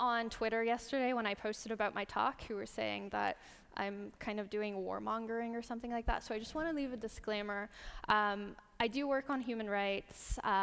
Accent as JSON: {"language": "English", "country": "Canada", "tie": "born or raised there", "accent": "Canadian", "said": "I grew up in Canada, and I spent most of my life going back and forth between the various countries I lived in abroad and back to Iran. So that's why I sound this way. It's a Canadian accent."}